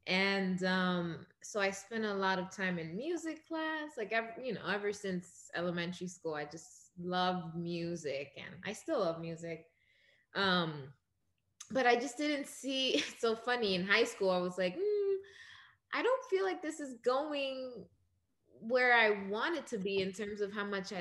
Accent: Queens, New York, United States; also born or lived in Brooklyn / Dominican Republic; I was born in Brooklyn, but we ended up, you know, we moved back and forth from New York to Dominican Republic. That's where my family's from. We ended up in Queens.

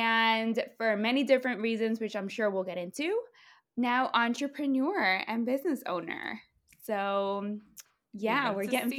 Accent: Medellin, Antioquia, Colombia; born there; first language Spanish; English is a second language; Like, I was born in Medellin. So Spanish was my first language.

